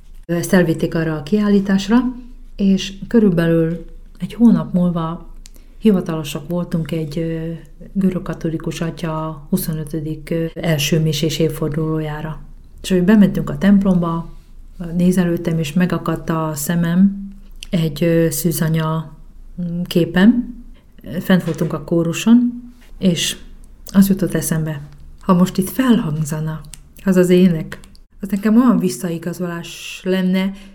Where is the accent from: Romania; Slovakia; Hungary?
Slovakia; csak azért, mert felvidéki vagyok, és nem Poprádról vagy Kassáról jelentkez, a szülőfalumból